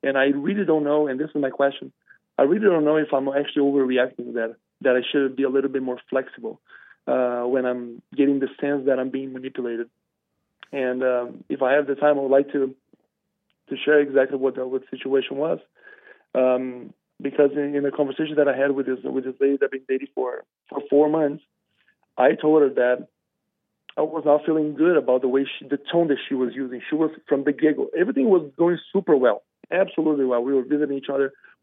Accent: Brazil; now in United States; I'm from Brazil originally, right? So we were raised with gun control, but I was raised in the countryside.

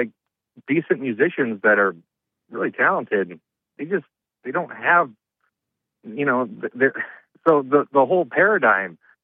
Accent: Detroit, Michigan, United States; I'm originally from Detroit, Michigan. Like, I'm out in, like, an hour north of it

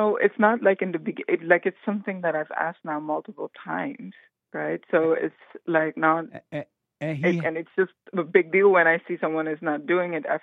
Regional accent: Netherlands; also born or lived in Belgium; I'm very grateful to be, you know, growing up in the Western culture, like in the Netherlands and in Belgium.

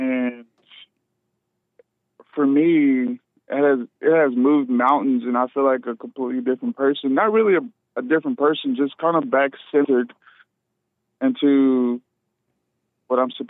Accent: Dallas, Texas, United States; at least for me growing up in Dallas, Texas, I mean, they're mostly white.

